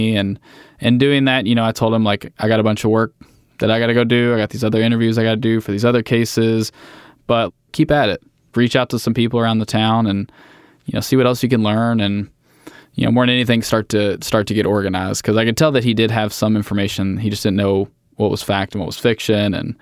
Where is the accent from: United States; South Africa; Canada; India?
United States; Louisville, Kentucky; I grew up in Louisville, Kentucky.